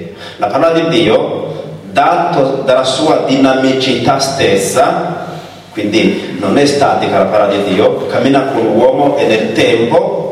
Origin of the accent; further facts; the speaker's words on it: Burundi; Italian is a second language; Il mondo che conosco, io vengo dal Burundi, più o meno anche in tutta l'Africa.